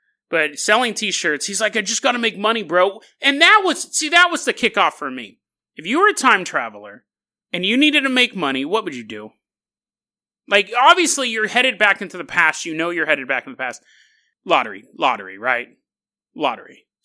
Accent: California, United States; I grew up down there in Riverside County.

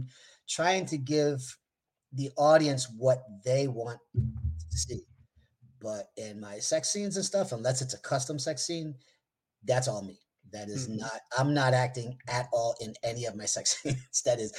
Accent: New Jersey, United States; I'm from Jersey.

